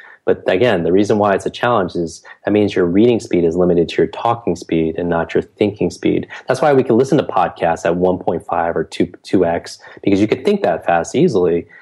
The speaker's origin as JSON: {"language": "English", "region": "New York", "country": "United States", "said": "I can't even talk that slow because I'm from New York."}